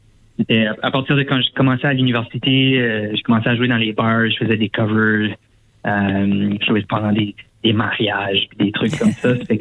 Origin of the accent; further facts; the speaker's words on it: Moncton, New Brunswick, Canada; puis ensuite chez nous à Moncton jeudi prochain